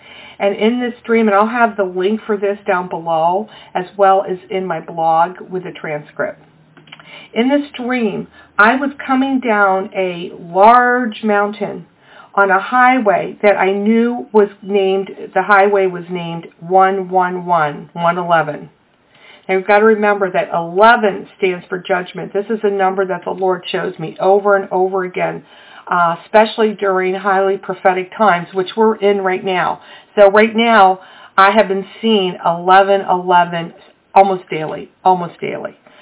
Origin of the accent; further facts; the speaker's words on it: Baltimore, Maryland, United States; I grew up in North Baltimore. It is my home from when I was young.